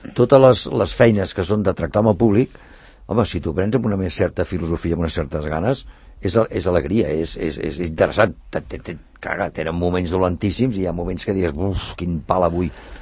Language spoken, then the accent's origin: Catalan; Barcelona, Catalonia, Spain; Jo sóc de Barcelona